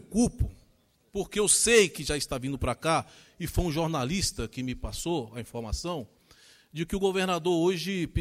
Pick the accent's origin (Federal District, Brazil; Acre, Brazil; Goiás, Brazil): Federal District, Brazil; Brasília; Eu, como cidadão, como brasiliense